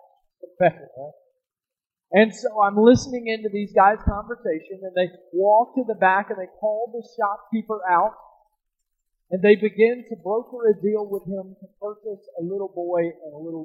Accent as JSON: {"language": "English", "region": "Mississippi", "country": "United States", "said": "I mentioned that I'm from Mississippi, right?"}